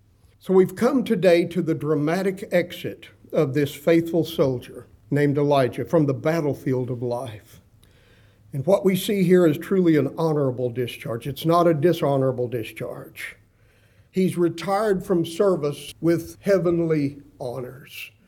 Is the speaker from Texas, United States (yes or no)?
yes; Texas, United States; Now, I was a young boy growing up in West Texas in the 1960s